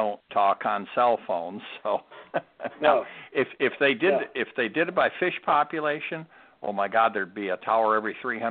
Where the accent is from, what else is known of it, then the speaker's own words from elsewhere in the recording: Midwest, United States; I came from the Midwest, and I always thought people in the Midwest were friendly until I got here.